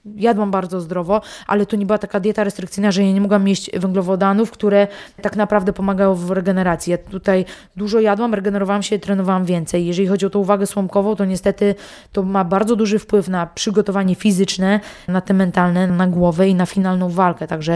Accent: Olsztyn, Warmian-Masurian Voivodeship, Poland; jako olsztynianka i Polka mogę reprezentować kraj

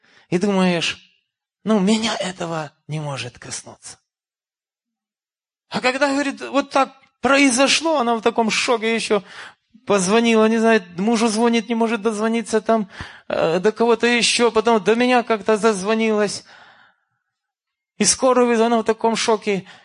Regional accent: Ukraine; moved away; То, что, конечно, происходит на Украине, я, как украинец и выходец оттуда

